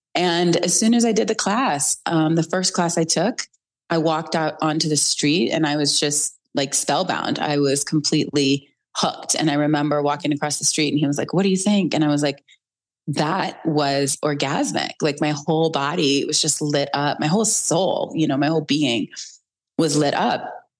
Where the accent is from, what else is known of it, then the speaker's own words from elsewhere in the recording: Illinois, United States; moved away as an adult; now in Los Angeles, United States; I grew up in Illinois, and then I moved out to Los Angeles.